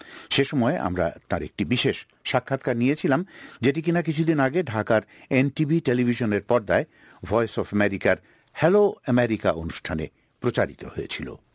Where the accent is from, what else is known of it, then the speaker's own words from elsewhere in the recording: Bangladesh; now in United States; Like yourself, an American citizen, and additionally for me, Bangladesh being my home country